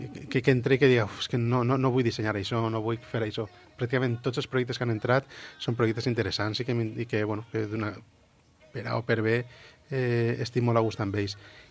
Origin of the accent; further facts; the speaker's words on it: Valencia, Valencian Community, Spain; Sí, en Valencia. Yo soy de Valencia